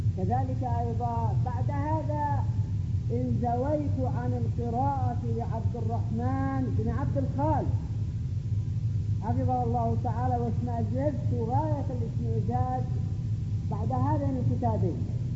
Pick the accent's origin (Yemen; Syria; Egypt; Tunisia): Yemen; فأحدثوا فرقة ها هنا عندنا باليمن